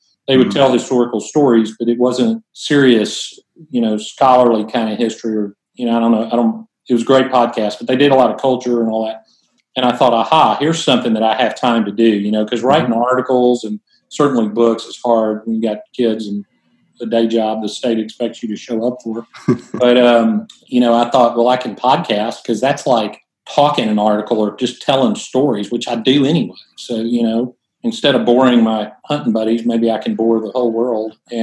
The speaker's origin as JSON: {"language": "English", "region": "Texas", "country": "United States", "tie": "born or raised there", "said": "And then, of course, growing up in Texas, you get Texas history in fourth and seventh grade."}